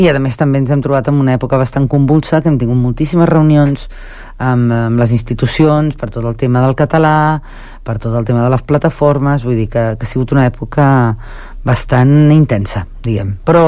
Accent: Barcelona, Catalonia, Spain; born there; now in Sant Cugat del Vallès, Spain; jo vaig néixer a Barcelona, però fa 17 anys vam decidir venir aquí, i és de les millors decisions que hem pres a la nostra vida, perquè m'encanta, em sento molt santcugatenca en aquests moments.

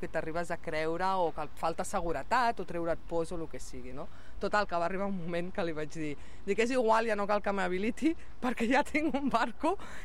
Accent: Catalonia, Spain; Que som d'allà dalt, més amunt del Cap de Creus de tota la vida, el meu avi va néixer allà dalt a la Colera, no? Sempre havia tingut barca, som gent de mar

